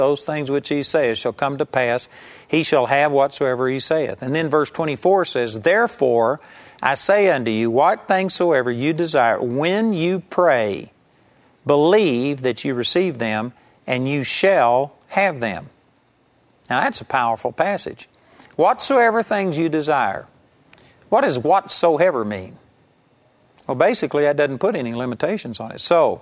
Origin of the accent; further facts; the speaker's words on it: Arlington, Texas, United States; I grew up in Arlington, Texas, and when we first got really turned on to the faith movement